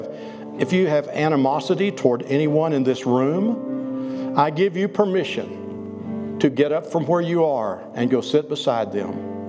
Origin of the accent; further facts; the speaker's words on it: United States; Oh yes, I'm an American.